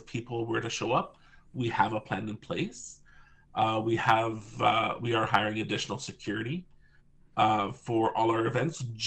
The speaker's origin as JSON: {"language": "English", "country": "Canada", "said": "that's the thing about being Canadian."}